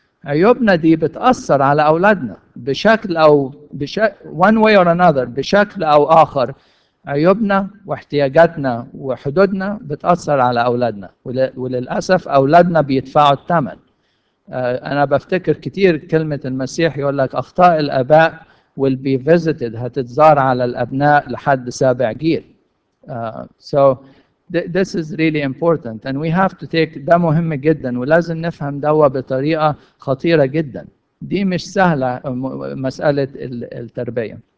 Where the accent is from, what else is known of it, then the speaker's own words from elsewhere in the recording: Egypt; العائلة الممتدة هو نظام العيلة عندنا في مصر، بتطلع بتتربى